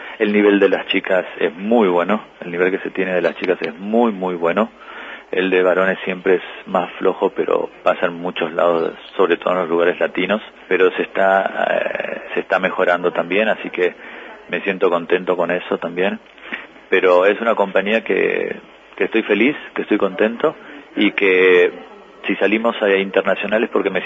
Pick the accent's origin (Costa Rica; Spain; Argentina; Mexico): Argentina; now in Uruguay; Como muchos argentinos, felices, tranquilos, disfrutando de la calidad de vida